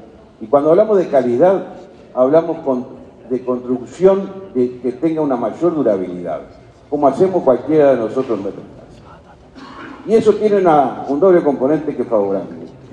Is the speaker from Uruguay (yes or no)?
yes; Uruguay; como ciudadano uruguayo